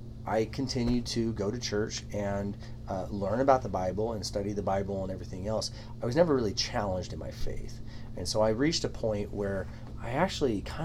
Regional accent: Wichita, Kansas, United States; So I was raised in the church, and as a child, I went through some courses. I grew up in First Baptist Church in downtown Wichita, Kansas.

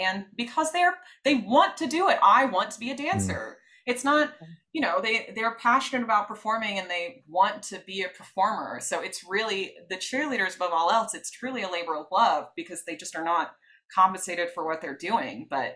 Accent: United States; like I'm an American, I grew up here, this is kind of like my Western perspective, Christian heritage background.

